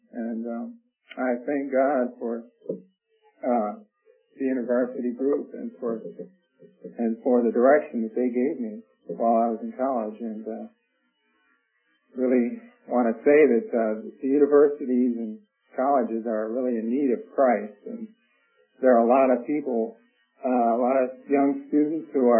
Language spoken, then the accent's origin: English; Detroit, Michigan, United States; I'm from Detroit originally